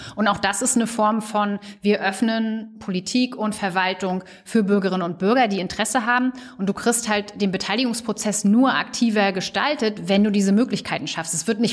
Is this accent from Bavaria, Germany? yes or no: no; Neukalen, Mecklenburg-Vorpommern, Germany; nämlich gerade da, wo ich herkomme, Neukalen oder wo ich gerade war, Neukalen und Komorer See und so